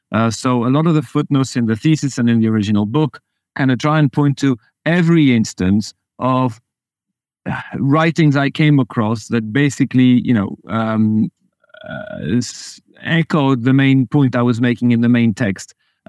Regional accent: Belgium; now in England, United Kingdom; My mom's French. I grew up in Belgium, and I've lived in England for 4 or 5 years now.

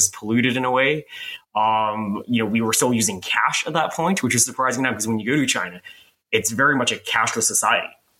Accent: Canada; As a Canadian in the program, it was an opportunity for me to return back to Beijing in 2019.

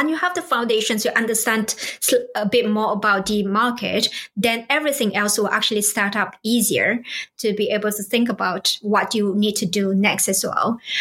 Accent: Malaysia; I'm originally from Malaysia, I'm Malaysian Chinese.

